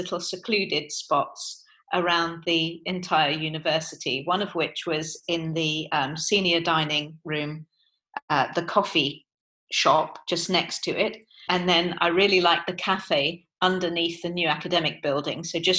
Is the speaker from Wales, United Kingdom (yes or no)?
no; Portsmouth, South East England, United Kingdom; also born or lived in London; So I grew up really in South London. Then at 6 and a half, I moved down to Portsmouth with my mum, dad, and my sister. And we bought a house in Old Fawcett Road in Portsmouth. And I actually still live in Portsmouth, although I rent a flat in Fulham